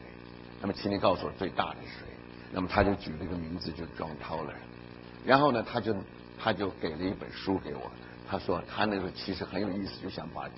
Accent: Taiwan; 因为我们在远东长大的，尤其是台湾长大的

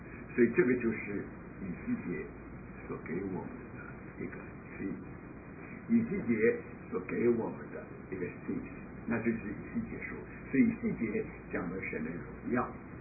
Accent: Wenzhou, Zhejiang, China; 我们都是温州人，所以我们说温州话

